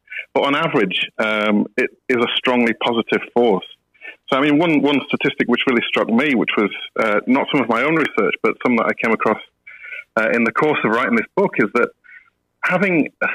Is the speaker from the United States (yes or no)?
no; Leeds, Yorkshire and the Humber, United Kingdom; accent: Yorkshire; moved away as an adult; now in Australia; I don't have the Australian accent, regrettably, but yeah, I grew up in Leeds, so there's still a bit of a Yorkshire twang there. And I moved down here 13 years ago to follow my career.